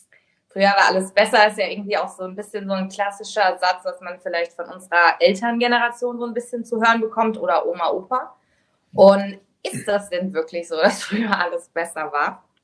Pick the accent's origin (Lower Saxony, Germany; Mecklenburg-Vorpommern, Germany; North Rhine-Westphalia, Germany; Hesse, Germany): Hesse, Germany; Frankfurt; now in Berlin, Germany; ich wohne jetzt in Berlin, aber Frankfurt ist trotzdem irgendwie meine Heimat.